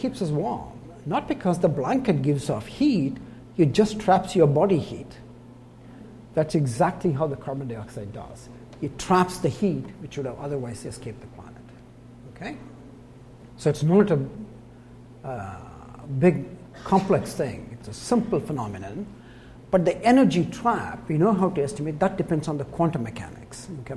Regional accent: India; moved away as an adult; now in United States; when 1970s, when I came from India to the US, and I finished my PhD

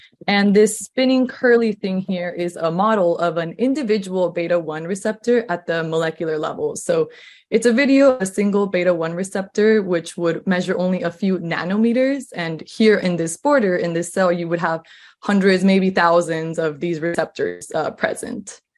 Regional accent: Azusa, California, United States; And I grew up in Azusa, California, which is part of LA County, and it's a predominantly Latin American community.

